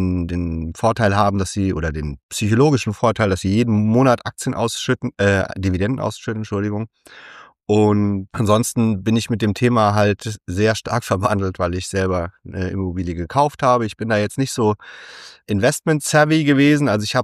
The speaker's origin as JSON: {"language": "German", "region": "Berlin", "country": "Germany", "said": "Wir als Berliner sind ja wirklich erfahren in verzögerten Bauprojekten."}